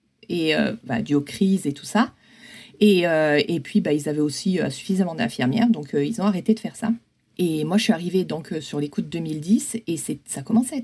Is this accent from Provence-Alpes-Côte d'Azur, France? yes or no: yes; Provence-Alpes-Côte d'Azur, France; now in Grenoble, France; je suis originaire des Hautes-Alpes.